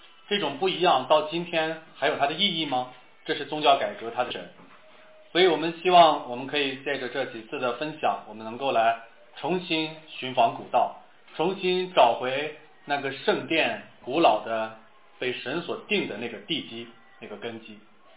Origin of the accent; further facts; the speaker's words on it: Northeast China, China; 就像咱们东北人一样